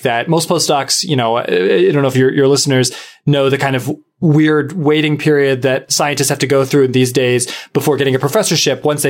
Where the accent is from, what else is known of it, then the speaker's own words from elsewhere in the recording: California, United States; I'm from Orange County, so I know like the lack of weather in Southern California.